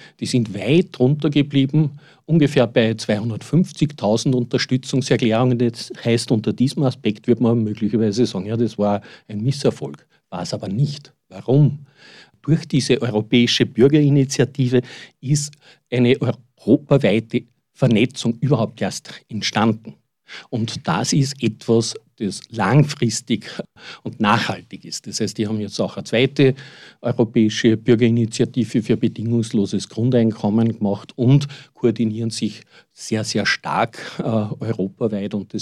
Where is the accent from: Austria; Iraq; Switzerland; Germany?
Austria; so etwas Ähnliches wie bei uns in Österreich das Volksbegehren.